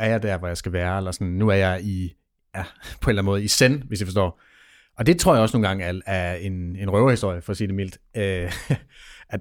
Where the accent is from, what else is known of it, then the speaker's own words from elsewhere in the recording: North Denmark Region, Denmark; en brand i Hobro, hvor jeg er tæt på, hvor jeg voksede op